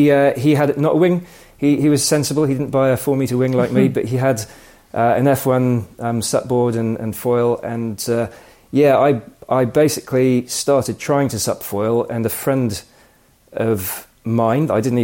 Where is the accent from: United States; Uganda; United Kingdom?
United Kingdom; South West England; Southwest of, well, very close to you guys, actually. I hail from Somerset.